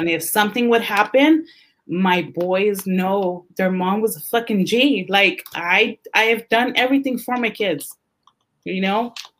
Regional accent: San Jose, California, United States; because I really represent San Jose. I really represent the East Side. Like I grew up on King and Alum Rock. My pictures are at the Mexican Heritage Plaza.

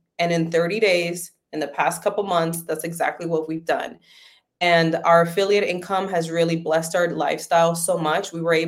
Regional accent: Bronx, New York, United States; comes from my childhood growing up in the Bronx on Section 8 housing, having to pay groceries with food stamps, constantly living in negative bank balances.

